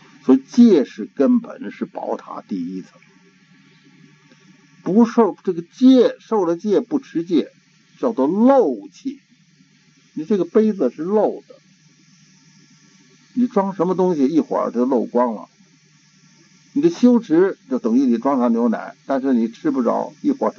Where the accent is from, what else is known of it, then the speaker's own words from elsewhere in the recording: Tibet, China; Chinese is a second language; 我们西藏人就是每年到年终自己检查检查